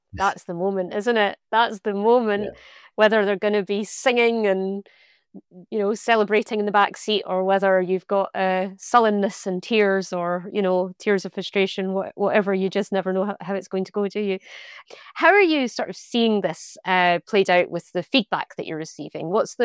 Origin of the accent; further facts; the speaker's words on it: Scotland, United Kingdom; accent: Scottish; I'm from Scotland, as you can hear from the accent